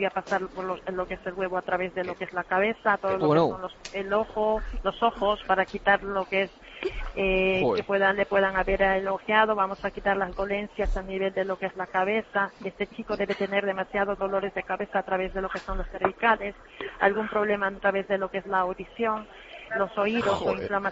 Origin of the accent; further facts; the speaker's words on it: Peru; Yo soy de Perú y en la zona andina nosotros vemos que el mal de ojo solamente lo transmite la mujer.